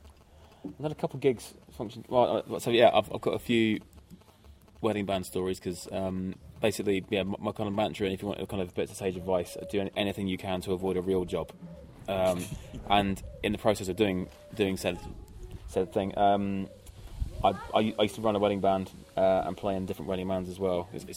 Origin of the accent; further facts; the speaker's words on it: Plymouth, South West England, United Kingdom; selfishly, being from Plymouth, we got to play Plymouth Pavilions, which is like the kind of like big venue in my hometown.